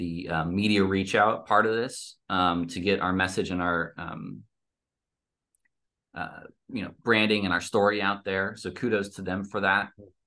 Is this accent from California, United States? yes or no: yes; California, United States; I'm from the East Bay, lived in Oakland. So this was a sort of a coming home for me of sorts.